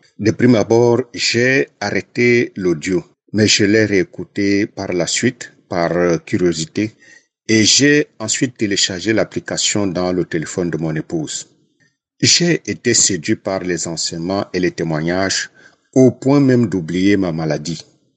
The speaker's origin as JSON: {"language": "French", "town": "Douala", "region": "Littoral", "country": "Cameroon", "said": "je suis Camerounais vivant à Douala."}